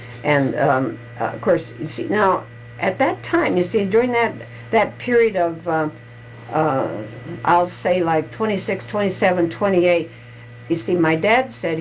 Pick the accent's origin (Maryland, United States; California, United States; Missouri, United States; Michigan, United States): Missouri, United States; Buckland; born there; Well, I was born in Buckland, Missouri, October 20th of 1922.